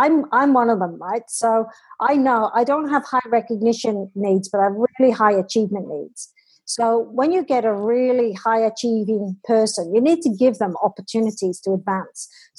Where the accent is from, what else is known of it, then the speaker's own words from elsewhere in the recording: Wales, United Kingdom; So with me, I'm Welsh, okay?